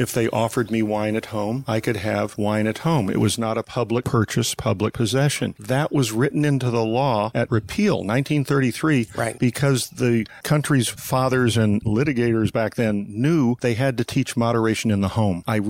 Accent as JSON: {"language": "English", "town": "Napa Valley", "region": "California", "country": "United States", "said": "when I'd go to places and say, I'm from Napa Valley, you know what they'd say?"}